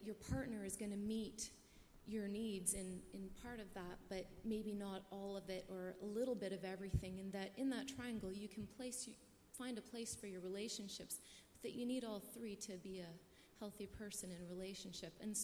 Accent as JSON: {"language": "English", "country": "Canada", "said": "I'm from Canada."}